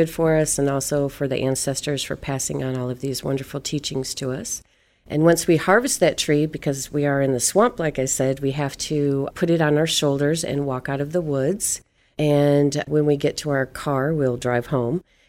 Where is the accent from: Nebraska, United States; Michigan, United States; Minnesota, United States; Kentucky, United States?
Michigan, United States; I am Anishinaabe from Michigan, and Anishinaabe is the Potawatomi, Ottawa, and Chippewa of Michigan.